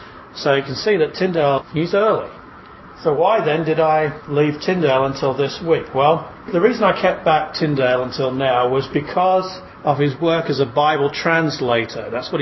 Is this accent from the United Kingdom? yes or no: yes; England, United Kingdom; Maybe that's just because I'm English